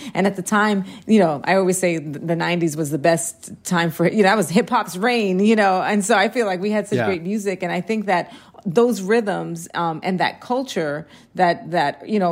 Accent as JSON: {"language": "English", "country": "Puerto Rico", "tie": "born or raised there", "said": "my father's Black American, my mom is Puerto Rican, and I grew up in Puerto Rico for about 6 years in the formative years. So when I was 9 to 15, so I know, I speak the language."}